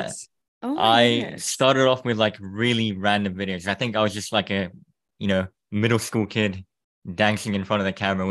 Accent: Thailand; I grew up in Thailand. I'm Japanese though, so I've been quite international

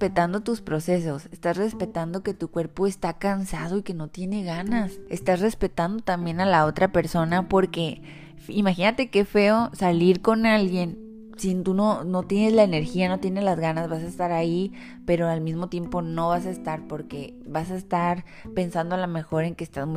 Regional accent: Mazatlán, Sinaloa, Mexico; Por mi niñez aquí en Mazatlán.

